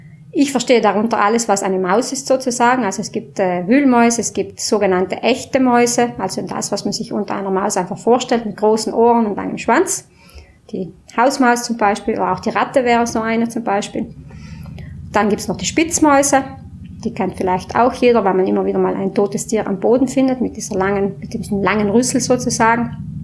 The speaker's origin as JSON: {"language": "German", "town": "Marling", "region": "Trentino-Alto Adige", "country": "Italy", "said": "ich komme aus Marling."}